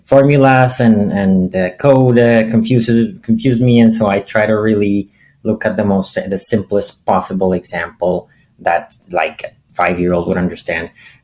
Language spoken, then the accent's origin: English; Colombia; English is a second language; now in Canada; I'm from Colombia originally, but I live in Canada. We've been trying to escape the winters, and I go there for for a couple of months a year